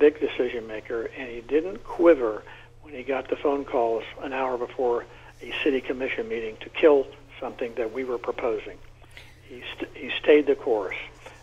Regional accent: Houston, Texas, United States; moved away as an adult; now in Florida, United States; went right into redevelopment in Houston, Texas, my hometown, and then migrated to Florida

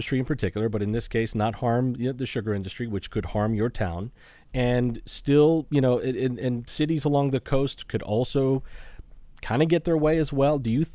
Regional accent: Clewiston, Florida, United States; I grew up my childhood in Clewiston.

